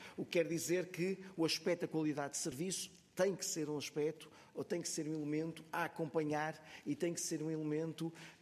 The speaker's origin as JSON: {"language": "Portuguese", "region": "Norte", "country": "Portugal", "also_born_or_lived": "Porto", "said": "Eu também sou do interior, eu nasci no Porto, mas sou de uma pequena aldeia do Norte"}